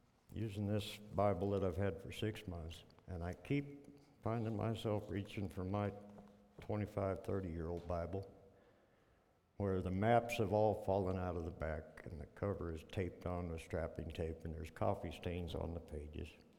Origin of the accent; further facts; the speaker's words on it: Rocky Ford, Colorado, United States; I think back to growing up in Otero County. Phyllis can vouch for this. We had towns that, Phyllis and I are from Rocky Ford.